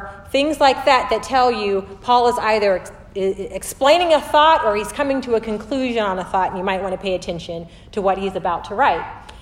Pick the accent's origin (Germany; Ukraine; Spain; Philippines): Germany; I do not speak Spanish. I grew up in Germany, so I learned German.